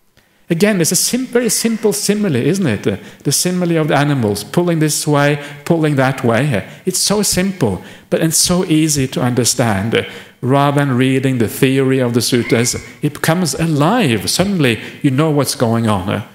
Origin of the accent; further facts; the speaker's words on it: Norway; I grew up in Norway.